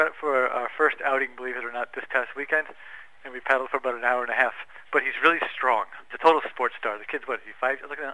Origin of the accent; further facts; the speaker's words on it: Northeast, United States; also born or lived in Georgia; we're actually from the Northeast originally